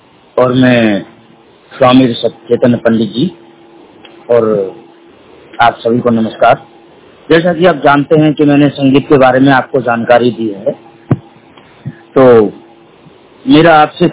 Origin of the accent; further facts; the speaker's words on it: Iglas, Uttar Pradesh, India; मिथिला अलीगढ़ का रहने वाला हूं और जिला गोंडा खैर तहसील इगलास कस्बा गोंडा, ठीक है, और गांव घंटोली।